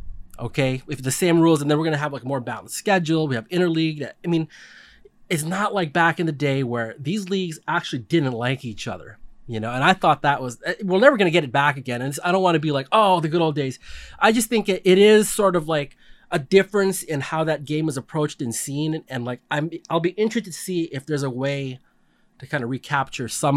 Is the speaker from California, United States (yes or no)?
yes; California, United States; And, you know, you and I grew up in the Bay Area.